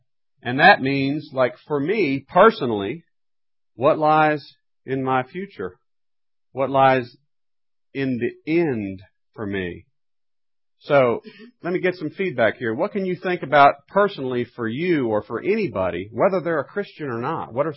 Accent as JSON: {"language": "English", "region": "New Jersey", "country": "United States", "tie": "born there", "said": "Hey, I was born in New Jersey."}